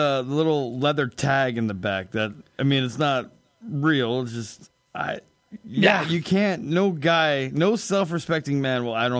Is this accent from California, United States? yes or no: yes; California, United States; There's a cafe in California, my home state.